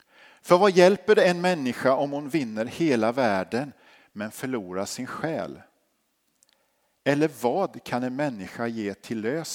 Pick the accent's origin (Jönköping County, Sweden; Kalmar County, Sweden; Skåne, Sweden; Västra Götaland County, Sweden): Jönköping County, Sweden; Habo; När jag växte upp i Habo, ungefär 13-14 mil härifrån